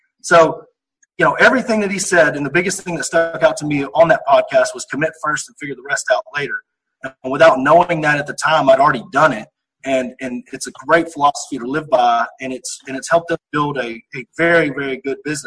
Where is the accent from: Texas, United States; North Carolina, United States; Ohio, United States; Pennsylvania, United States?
Texas, United States; College Station; he saw my phone number and realized I was from College Station, that I'd spent some time there.